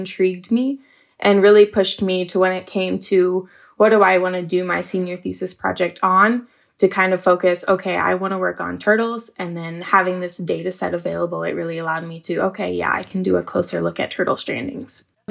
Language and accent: English; South Dakota, United States; I grew up in South Dakota, so I didn't really, prior to going to UH Hilo, didn't have a lot of turtle experience.